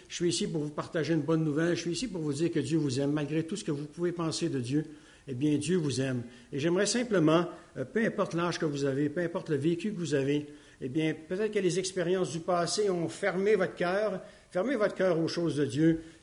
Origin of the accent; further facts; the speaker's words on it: Canada; je dois dire qu'en tant que Canadien-Français